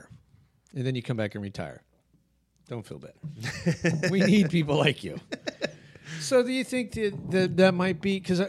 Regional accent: Oklahoma, United States; born there; Well, and that's how, because, I was born in Oklahoma, clearly.

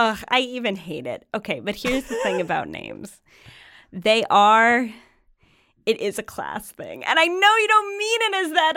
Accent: Ireland; And for the record, listeners, I am Irish.

